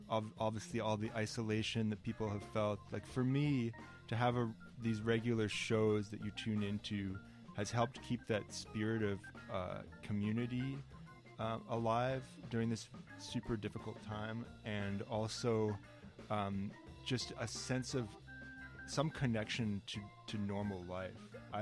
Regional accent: Ottawa, Ontario, Canada; now in Montreal, Canada; I grew up partly in Ottawa, and they have a great station there

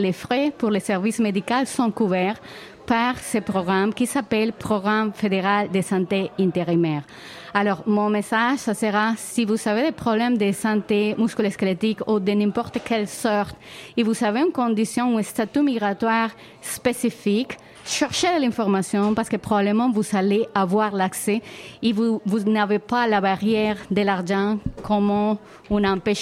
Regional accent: Venezuela; moved away; je viens du Venezuela, je ne suis pas le meilleur exemple parce que j'adore le froid. Et c'est bizarre parce que mon pays a des températures entre 26 et 28.

